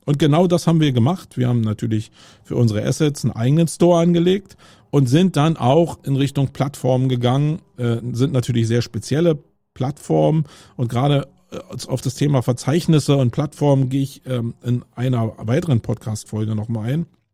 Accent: Germany; first language German; ich bin Deutscher und das ist meine Muttersprache

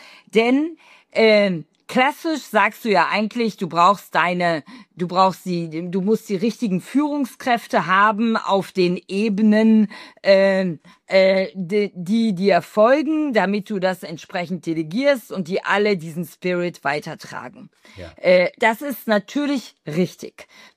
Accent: North Rhine-Westphalia, Germany; Ursprünglich komme ich aber aus Ostwestfalen, aus der Nähe von Bielefeld. Dort habe ich studiert und dort habe ich auch die ersten Jahre im ostwestfälischen Mittelstand gearbeitet.

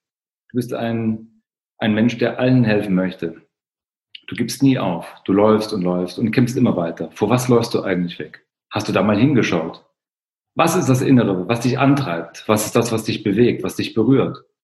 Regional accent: eastern Germany, Germany; Ich bin im Osten aufgewachsen, das war so ein Muster, was ich kenne.

